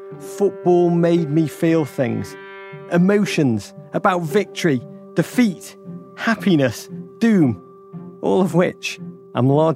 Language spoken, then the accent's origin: English; England, United Kingdom; One thing you've got to understand about growing up in England is that we define ourselves by our football affiliation.